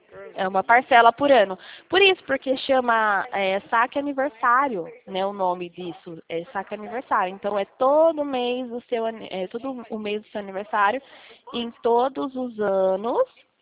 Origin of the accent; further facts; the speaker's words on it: Itatiba, São Paulo, Brazil; Eu sou de Itatiba.